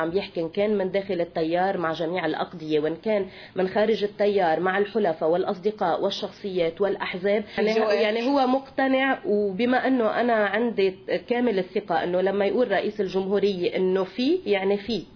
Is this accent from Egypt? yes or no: no; Lebanon; بس خلينا ننتبه نحن كلبنانيين قديش عايشين مرتاحين